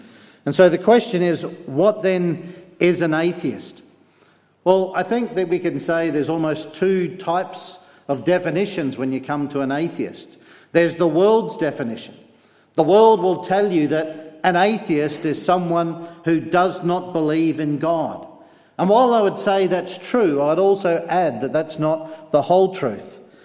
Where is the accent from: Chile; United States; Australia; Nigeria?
Australia; Fremantle, Western Australia; born there; As you can tell by my brogue, I'm not from Cumber, but a little bit further south. I was born in Fremantle in Western Australia.